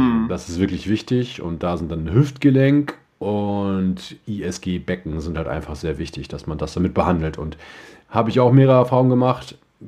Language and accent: German; Germany; Ganz genau, als Deutsche sollten wir die Schnauze halten.